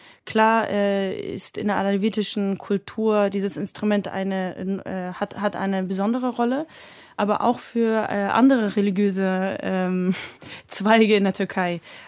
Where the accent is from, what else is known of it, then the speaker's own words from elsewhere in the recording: Hamburg, Germany; born there; Ich bin ja auch auf der Veddel in Hamburg geboren.